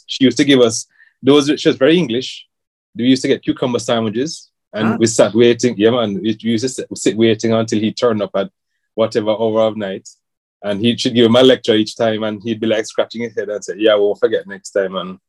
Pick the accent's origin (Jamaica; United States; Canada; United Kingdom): Jamaica; I think it was a good thing to be growing up in Jamaica.